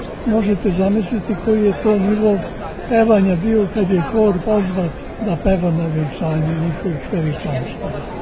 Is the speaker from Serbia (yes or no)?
yes; Melenci, Vojvodina, Serbia; born there; Ja sam rođen u Melincima.